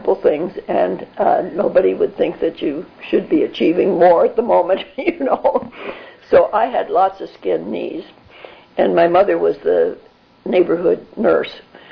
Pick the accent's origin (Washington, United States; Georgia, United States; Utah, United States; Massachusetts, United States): Massachusetts, United States; Worcester; born there; I was born on January 27th, 1919, in Worcester, Massachusetts.